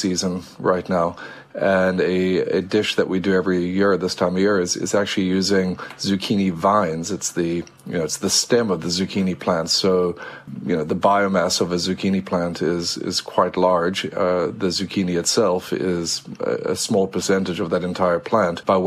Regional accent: South Africa; I grew up with a big Indian influence in my diet just from where I grew up in South Africa.

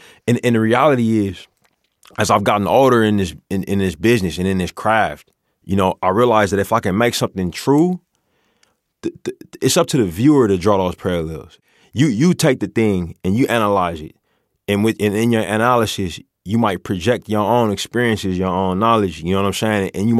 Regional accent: Oakland, California, United States; I grew up in Oakland, which is very dominated by street culture.

